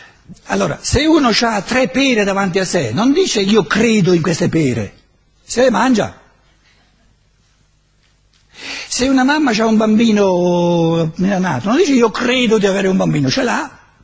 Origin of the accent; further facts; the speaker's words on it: Germany; Italian is a second language; Vengo dalla Germania per dire cose non vere, allora resto in Germania, no?